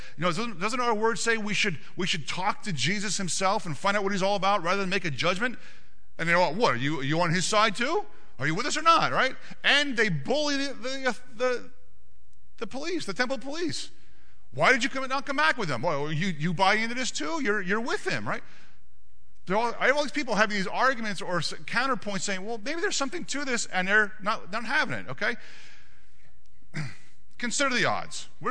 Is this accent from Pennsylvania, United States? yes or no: yes; Allentown, Pennsylvania, United States; born there; You know, I was born in Allentown.